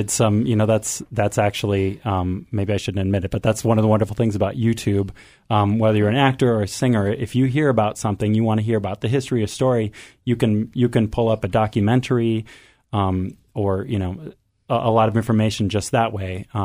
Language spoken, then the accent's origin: English; Minnesota, United States; now in New York City, United States; I'm originally from Minnesota, and so I'm a little bit used to the cold up here.